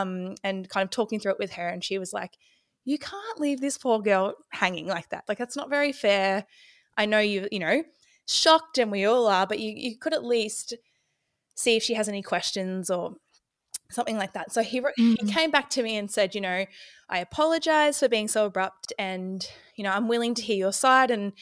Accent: Ballarat, Victoria, Australia; I'm from Ballarat, Victoria.

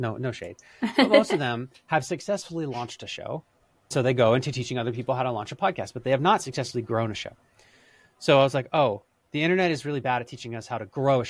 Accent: Philadelphia, Pennsylvania, United States; It was so inspiring to hear this story done in my hometown because I hadn't really heard so much success coming from Philly before.

